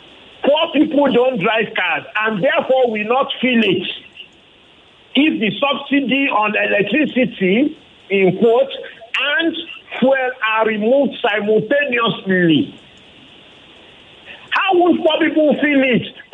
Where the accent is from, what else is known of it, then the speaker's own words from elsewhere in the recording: Ikoyi, Lagos, Nigeria; growing up, my dad was a senior civil servant and I grew up in Ikoyi.